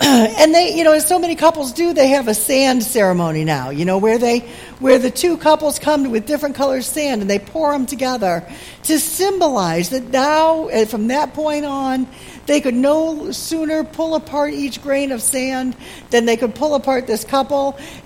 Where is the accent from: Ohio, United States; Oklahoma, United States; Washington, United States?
Ohio, United States; Toledo; I am from Toledo, as you know.